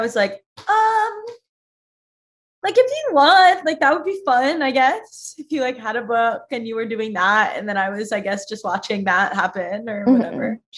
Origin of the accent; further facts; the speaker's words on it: Cleveland, Ohio, United States; I'm from Cleveland.